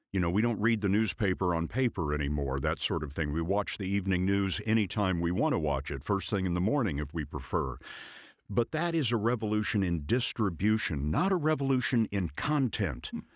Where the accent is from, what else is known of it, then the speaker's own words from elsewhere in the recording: Lubbock, Texas, United States; I was growing up in West Texas in a town called Lubbock, and I really wanted to work at the newspaper there when I was in high school.